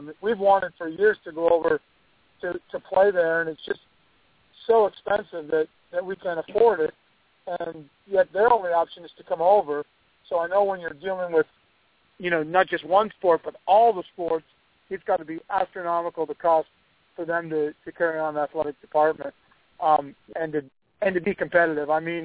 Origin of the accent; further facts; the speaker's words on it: Canada; now in United States; I'm originally from Canada, so I like to go up and spend a few weeks up there